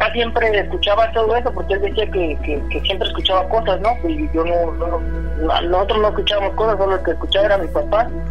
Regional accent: Tlalnepantla, State of Mexico, Mexico; now in New York, United States; Soy originario de ¿cómo se llama? Se llama Caracoles, pero la colonia se llama Tlalnepantla, Estado de México.

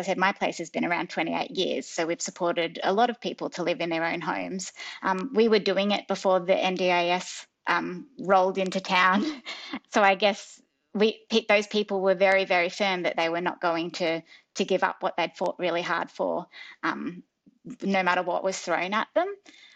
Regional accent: Victoria, Australia; moved away; Look, I'm from Victoria. I've heard all of the jokes about Western Australia before I moved over here, like WA stands for wait a while.

